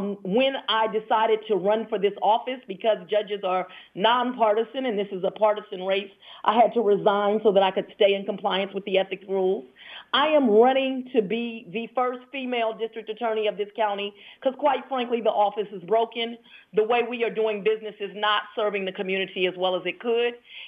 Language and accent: English; Los Angeles, California, United States; also born or lived in Washington, D.C.; now in Georgia, United States; I am originally from Los Angeles by way of Washington, D.C. My parents raised me bicoastal. I came to live in Georgia in 1993 to attend Emory University School of Law